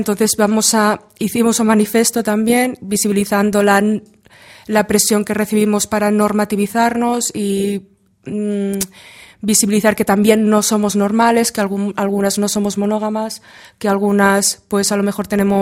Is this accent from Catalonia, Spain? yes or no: yes; Barcelona, Catalonia, Spain; todas las personas que forman parte del Renault somos de Barcelona o muy cerca.